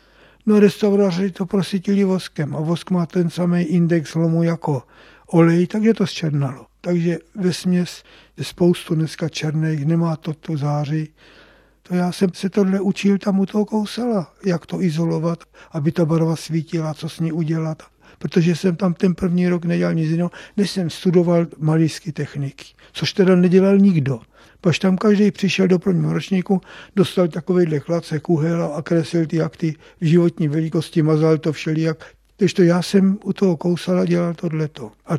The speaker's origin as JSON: {"language": "Czech", "town": "Zlín", "region": "Zlín Region", "country": "Czechia", "tie": "born or raised there", "said": "Já jsem se narodil ve Zlíně 9. prosince 31. A vyšel jsem tam základní školu."}